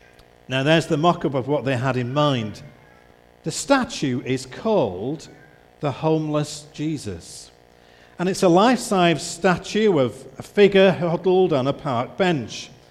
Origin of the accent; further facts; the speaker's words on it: Bury, North West England, United Kingdom; because he comes from Bury, my hometown, you've got Sir Robert Peel